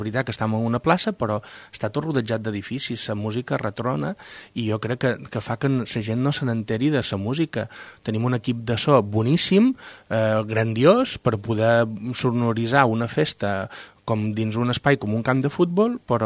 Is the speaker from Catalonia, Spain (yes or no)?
no; Ibiza, Balearic Islands, Spain; I que consti que quedi ben clar que som eivissenc